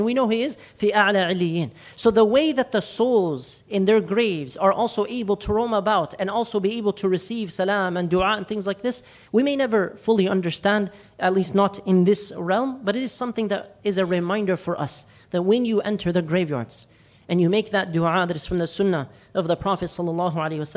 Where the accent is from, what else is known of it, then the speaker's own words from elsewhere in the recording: Michigan, United States; and I grew up here in Michigan, alhamdulillah